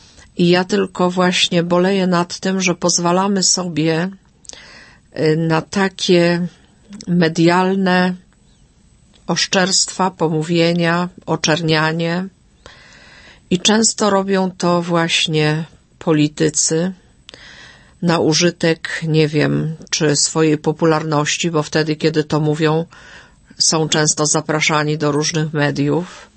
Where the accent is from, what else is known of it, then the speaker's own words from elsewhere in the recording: Subcarpathian Voivodeship, Poland; w mojej rodzinie i u nas na Podkarpaciu, nigdy o osobach zmarłych nie mówi się źle